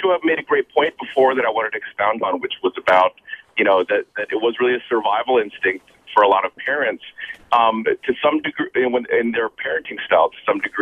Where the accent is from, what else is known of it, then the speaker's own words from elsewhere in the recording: East Coast, United States; I'm a Korean American. I was raised on the East Coast near Washington, D.C. by two loving parents.